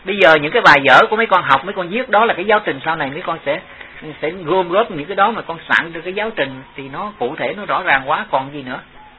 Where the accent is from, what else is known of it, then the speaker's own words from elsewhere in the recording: Southern Vietnam, Vietnam; mà chứ không phải là như miền Nam mình á, thì dân miền Nam mình nó chiều chiều